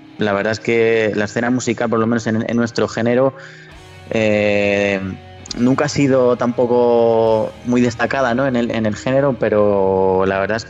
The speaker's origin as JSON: {"language": "Spanish", "town": "Valladolid", "region": "Castile and León", "country": "Spain", "said": "yo soy de Valladolid y Miguel también"}